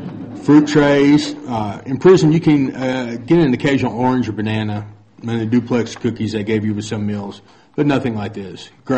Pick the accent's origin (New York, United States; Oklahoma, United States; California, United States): Oklahoma, United States; Catoosa; I was raised in Catoosa, Oklahoma by two awesome parents.